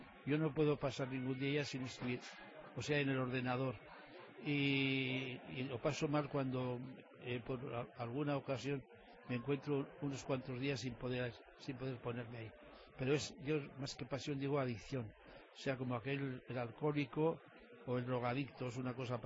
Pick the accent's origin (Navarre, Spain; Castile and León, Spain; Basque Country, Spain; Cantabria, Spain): Navarre, Spain; Viana; Yo soy de Viana, mis padres eran de Viana, mis hijas son de Viana, mis abuelos, mis bisabuelos, en fin, o sea que tengo la quinta esencia de Viana, la llevo en mi sangre.